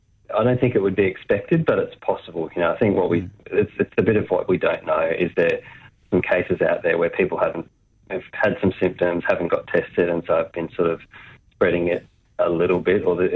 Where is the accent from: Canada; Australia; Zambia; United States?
Australia; Gold Coast, Queensland; I've grown up on boats. I grew up on the Gold Coast and have a lot of time on boats.